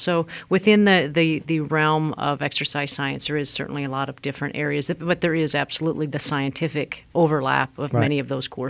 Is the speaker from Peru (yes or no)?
no; Ontario, Canada; So my background, I'm actually from Canada.